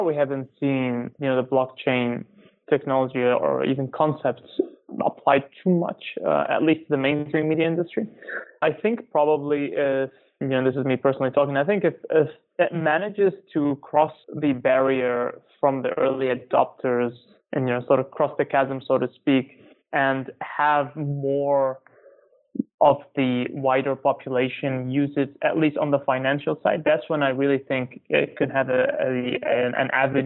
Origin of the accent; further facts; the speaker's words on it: New Zealand; You know, I grew up in New Zealand